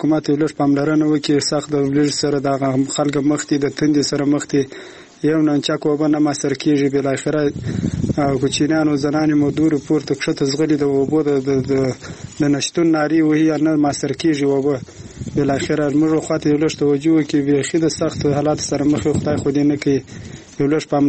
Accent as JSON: {"language": "Pashto", "town": "Murghab", "region": "Badghis", "country": "Afghanistan", "said": "موږ شکر د افغانستان یو د افغانستان بچان یو په اول کې خو د بایغست ولایت د مرغاو د ولسوالۍ د نورو ولسوالۍ راغلي را ماجر سوي"}